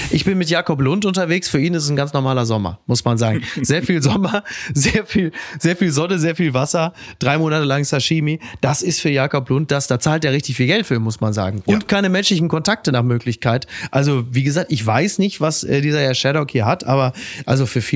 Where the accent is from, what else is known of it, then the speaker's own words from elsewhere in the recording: Henrichenburg, North Rhine-Westphalia, Germany; also in meinem Heimatdorf in Henrichenburg gibt es eine Kartoffel in derselben Größe.